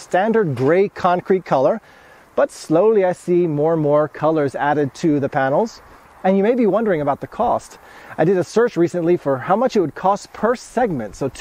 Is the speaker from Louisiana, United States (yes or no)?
no; Houston, Texas, United States; But growing up in suburban Houston, all of my neighbors, including us, we had the same kind of typi